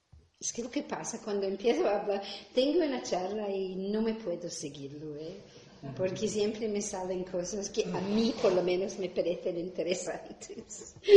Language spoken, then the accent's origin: Spanish; Glasgow, Scotland, United Kingdom; Spanish is a second language; cuando yo hablo en inglés se nota enseguida de dónde vengo. Soy escocesa, pero no solo soy escocesa, soy de Glasgow, y además tengo un acento que enseguida gente va a saber